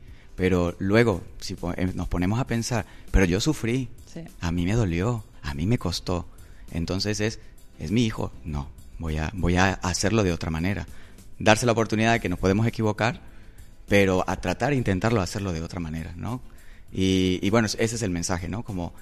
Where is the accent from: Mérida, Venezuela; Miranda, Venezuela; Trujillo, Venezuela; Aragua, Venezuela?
Mérida, Venezuela; Y siempre quería hablar de mi país, de mi tierra, porque yo soy de Mérida.